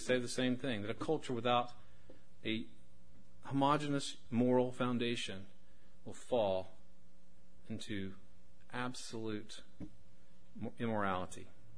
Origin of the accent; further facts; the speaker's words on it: Pottsville, Arkansas, United States; I'm an American. I'm a Westerner. I'm an Arkansan. I'm a resident of Pope County, a citizen of Pottsville